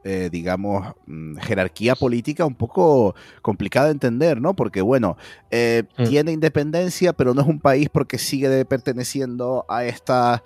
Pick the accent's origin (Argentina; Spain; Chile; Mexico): Spain; San Cristóbal de La Laguna, Canary Islands; yo soy de San Cristóbal de la Laguna, ciudad pues de frío, la fábrica del frío por excelencia en Tenerife.